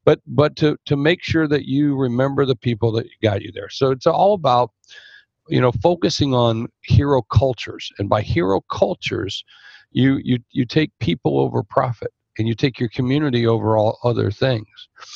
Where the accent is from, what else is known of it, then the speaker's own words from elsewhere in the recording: Sioux Falls, South Dakota, United States; I'm talking about, look, where I'm from in South Dakota. I'm from Sioux Falls, South Dakota.